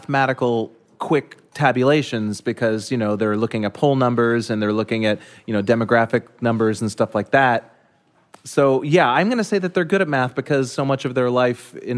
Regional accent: Massachusetts, United States; now in New York City, United States; You know, I've never been a big fan of my hometown. I moved here mostly because when I was growing up, everybody was like, we hate New York City. I was like, well, I hate you, so I guess I'm going to New York.

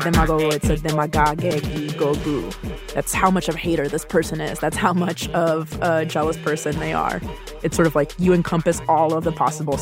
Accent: Chicago, Illinois, United States; now in New York, United States; Growing up in Chicago, I didn't really hear Dembo in the street anywhere. It was mostly something I listened to at home or with my brother. But when I moved to New York, it was everywhere

